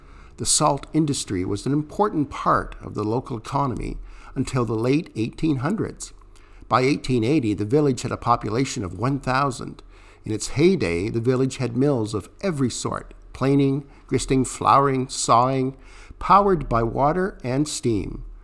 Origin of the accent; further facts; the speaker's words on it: Brussels, Ontario, Canada; I'm a long-time resident born and bred in Brussels.